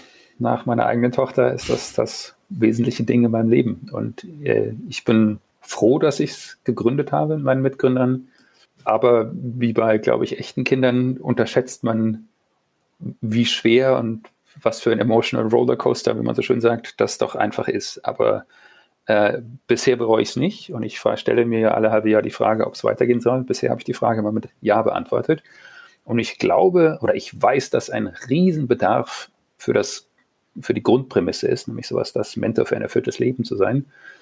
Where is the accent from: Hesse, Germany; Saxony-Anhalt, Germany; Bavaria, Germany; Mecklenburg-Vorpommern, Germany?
Bavaria, Germany; Munich; born there; Ja, meine Geburtsstadt, und ich liebe sie sehr.